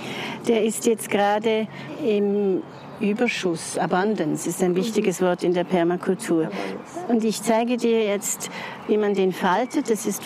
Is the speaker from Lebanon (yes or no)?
yes; Lebanon; Ich bin im Libanon aufgewachsen